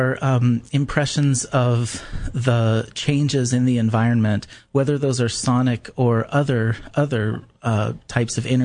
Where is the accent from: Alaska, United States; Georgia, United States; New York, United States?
Alaska, United States; Well, I was really fortunate to grow up in a unmediated way, that is, without television or the internet or really even electricity and water at times.